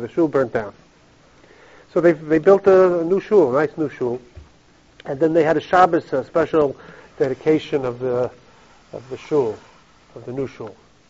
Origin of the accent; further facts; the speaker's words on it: Flatbush, New York, United States; I grew up in Flatbush, so on East 28th Street.